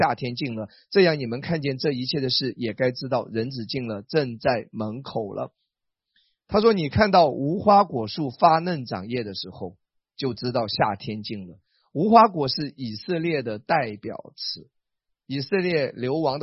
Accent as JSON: {"language": "Chinese", "country": "China", "said": "所以我们中国人如果不是基督徒，你就不理解"}